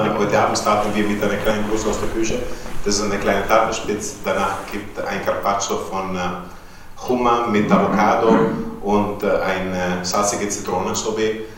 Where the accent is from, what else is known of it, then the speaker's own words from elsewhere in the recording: Italy; als Italiener gehören Nudeln natürlich dazu in so eine Abend.